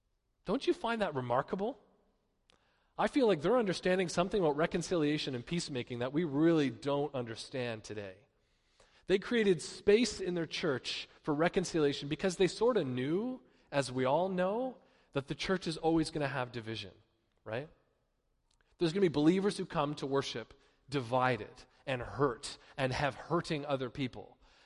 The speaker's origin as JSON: {"language": "English", "country": "Canada", "said": "as a Canadian with a group of youth there"}